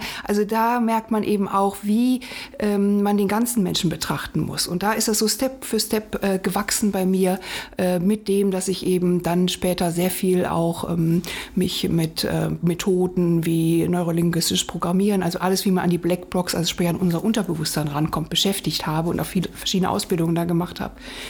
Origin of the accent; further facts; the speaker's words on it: Rhineland, Germany; now in Berlin, Germany; Also ich bin Rheinländerin, also ich komme vom Rhein an die Elbe, jetzt an die Spree und ich bin total naturverbunden.